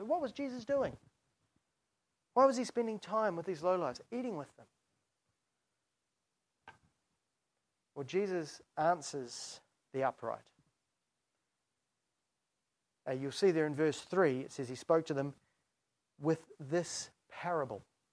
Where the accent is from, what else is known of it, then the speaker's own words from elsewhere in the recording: New Zealand; When I was in Australia, my Aussie friends always used to think I'd know a lot about sheep because I came from New Zealand.